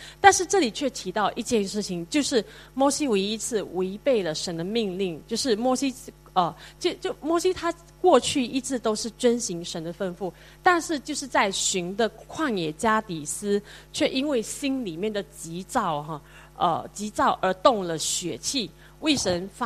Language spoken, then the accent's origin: Chinese; Malaysia; now in Singapore; 其实新加坡就是南部啊，因为我从马来西亚来嘛